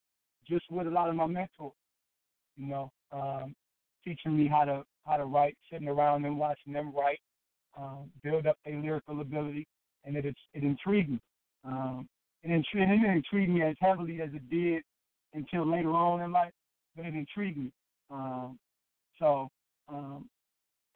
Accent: Milwaukee, Wisconsin, United States; also born or lived in Jackson, Michigan; now in Green Bay, United States; Well, I'm from Jackson, Michigan, but moved at a very young age to Milwaukee, Wisconsin, where most of my family live at currently

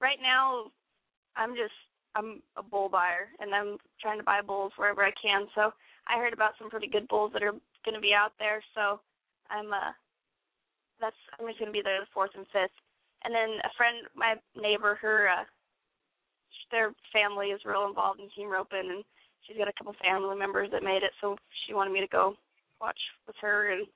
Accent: Montana, United States; Yeah, I'm from Montana, and there's no better place than Montana in the summer.

